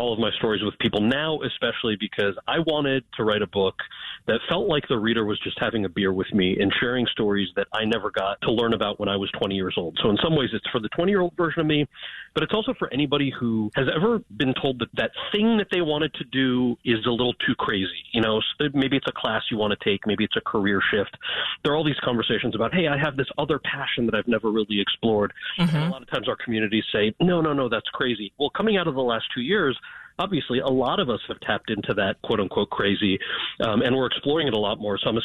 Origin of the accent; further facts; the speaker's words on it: New York, United States; Now, I grew up outside of New York City and didn't know anything about NASCAR